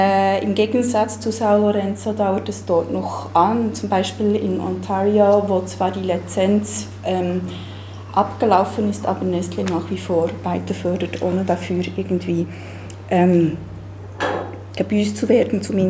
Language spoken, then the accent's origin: German; Bern, Switzerland; mein Deutsch ist nicht ganz fließend. ja, ich bin aus Bern.